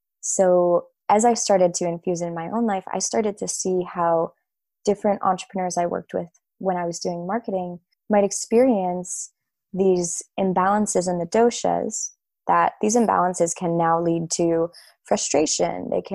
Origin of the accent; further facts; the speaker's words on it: New York, United States; I know I grew up in New York. I live in New York. I live just outside of New York City.